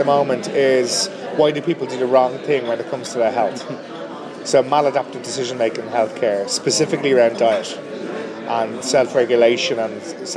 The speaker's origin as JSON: {"language": "English", "town": "Dublin", "region": "Leinster", "country": "Ireland", "accent": "Dublin", "said": "Yeah, I'm from Dublin."}